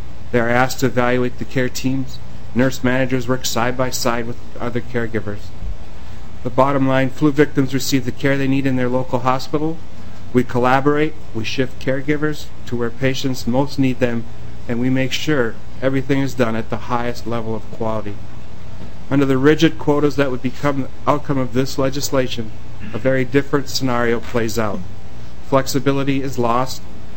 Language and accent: English; Minnesota, United States; also born or lived in California; It's what happened in California. I lived it as a Minnesotan.